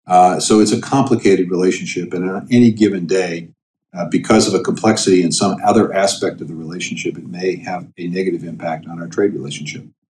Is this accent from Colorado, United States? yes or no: no; Iowa, United States; And when COVID struck meatpacking facilities in my home state of Iowa, we saw a disruption in markets.